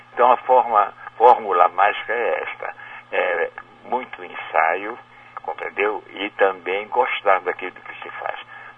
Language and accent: Portuguese; Belém, Pará, Brazil; born there; E engraçado que tanto ele como eu, nós nascemos em Belém do Pará.